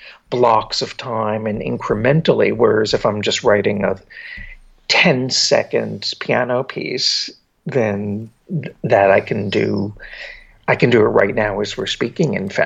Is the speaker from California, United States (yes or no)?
no; New Jersey, United States; now in New York, United States; I grew up in New Jersey, but I was very close to New York.